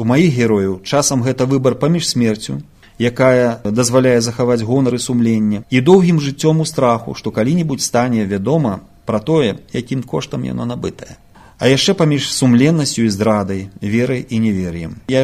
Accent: Turov, Gomel Region, Belarus; таму што я з Турава-Жыткавіцкага краю

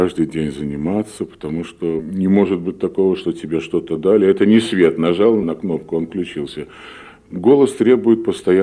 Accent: Latvia; Я жил в Латвии, мое детство прошло в Латвии.

